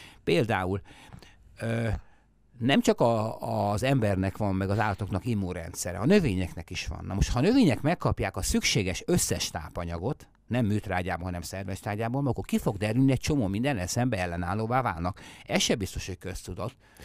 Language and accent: Hungarian; Budapest, Hungary; born there; Hát én a temetőben ott születtem a Kerepesi temetővel szembe is